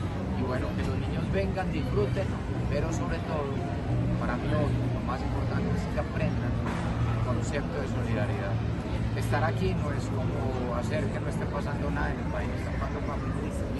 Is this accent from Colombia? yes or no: yes; Medellín, Antioquia, Colombia; todos somos colombianos y que desde Medellín y de Antioquia estamos apoyando mucho.